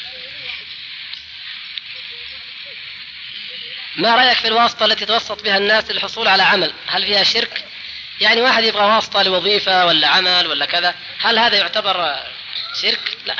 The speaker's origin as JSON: {"language": "Arabic", "country": "Egypt", "moved": "yes", "said": "أنا مصري أعمل هنا، وإذا ذهبت إلى القاهرة"}